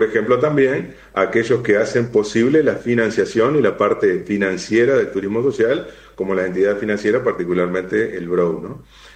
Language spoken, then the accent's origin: Spanish; Salto, Uruguay; yo soy de Salto además